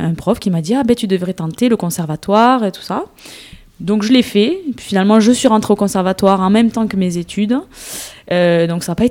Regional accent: Cassagne, Occitanie, France; also born or lived in Toulouse; Je viens de Toulouse. Enfin, je suis née à Toulouse, mais je viens plus précisément de plus près des Pyrénées, d'un petit village qui s'appelle Cassagne, qui est pas loin de Salis-du-Salat.

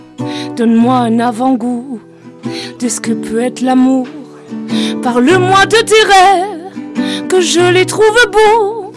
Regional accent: Agen, Nouvelle-Aquitaine, France; Ouais, je suis née ici à Agen.

